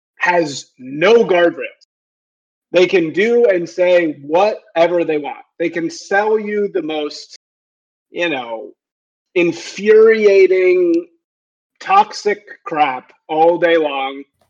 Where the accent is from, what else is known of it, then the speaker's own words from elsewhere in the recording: United States; As an American, I truly believe in them